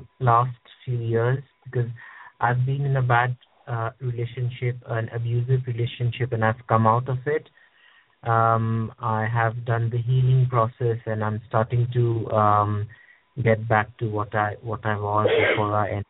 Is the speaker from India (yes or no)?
yes; India; now in United Kingdom; I am originally from India, that's right, yes, but I'm settled in the UK.